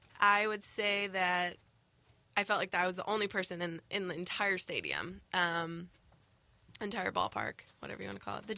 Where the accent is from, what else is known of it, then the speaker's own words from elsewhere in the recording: United Kingdom; I'm like British, and I'm excited that someone's got clean teeth.